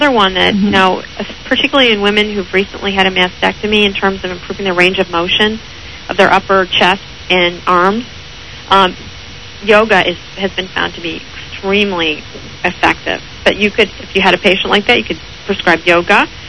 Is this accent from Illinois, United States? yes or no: yes; Chicago, Illinois, United States; No, I'm from Chicago, but my husband's from Brooklyn.